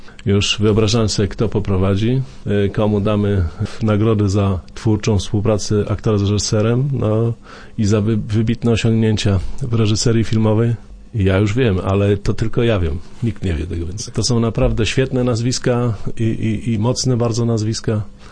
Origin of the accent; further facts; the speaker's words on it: Wrocław, Lower Silesian Voivodeship, Poland; born there; We Wrocławiu się urodziłem, tutaj mieszkam i tutaj już umrę